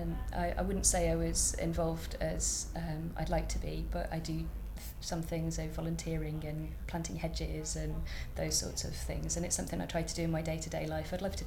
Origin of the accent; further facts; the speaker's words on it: Wales, United Kingdom; I'm 30 and I'm from North Wales, but I've come from Belfast.